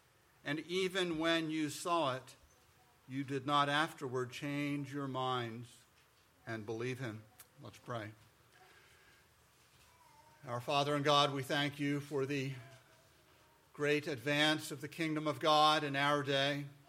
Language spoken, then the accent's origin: English; New Jersey, United States; also born or lived in Dallas; I grew up in the Northeast, mostly in New Jersey. Very glad to be back in the Northeast. Spent the middle third, roughly, of my life in Dallas, Texas.